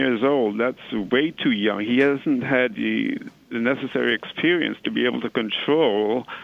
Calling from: Astoria, New York, United States; I'm calling right now from Astoria, Queens.

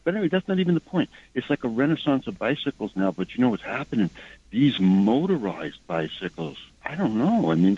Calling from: New York City, New York, United States; I'm calling from New York City.

